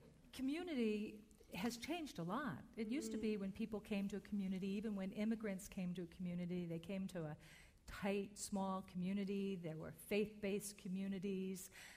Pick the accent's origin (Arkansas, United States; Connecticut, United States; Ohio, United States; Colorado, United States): Ohio, United States; Cleveland; I grew up in Cleveland.